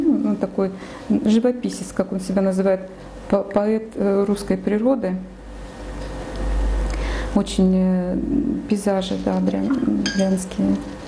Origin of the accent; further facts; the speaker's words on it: Yekaterinburg, Sverdlovsk Oblast, Russia; moved away as an adult; now in Bryansk, Russia; Я уехала с Урала, когда я еще была не воцерковленная, далеко не воцерковленная. И воцерковляться я стала здесь уже, в Брянске.